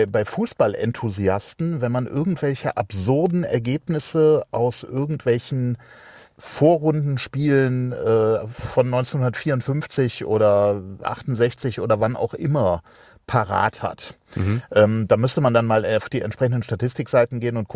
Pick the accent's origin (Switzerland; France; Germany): Germany; Cologne, North Rhine-Westphalia; Ich komme ja aus Köln